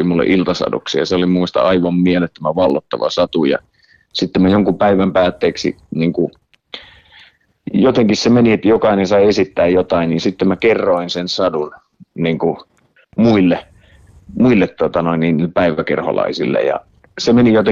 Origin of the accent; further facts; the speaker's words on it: Ylistaro, South Ostrobothnia, Finland; also born or lived in Vaasa; Me heti kasarin alussa muutettiin Vaasasta sitten Ylistaroon pienelle paikkakunnalle.